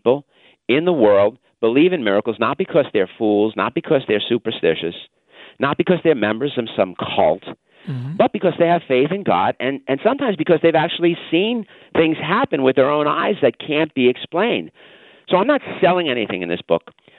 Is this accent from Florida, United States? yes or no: no; New York, United States; accent: New York; I'm a New Yorker. You know, you can tell, unfortunately, from my nasal New York accent, and I'm a skeptical New Yorker.